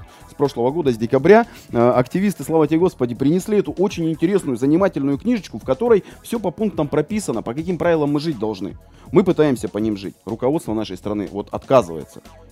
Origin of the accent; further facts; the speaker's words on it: Yekaterinburg, Sverdlovsk Oblast, Russia; я родился, вырос в Екатеринбурге, я прекрасно помню манеру общения, разговоры.